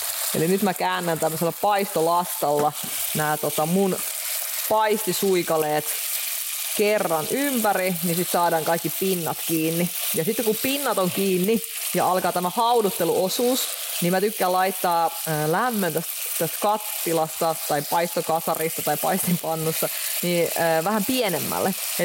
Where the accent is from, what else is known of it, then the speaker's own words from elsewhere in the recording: Russia; Mä oon venäläinen.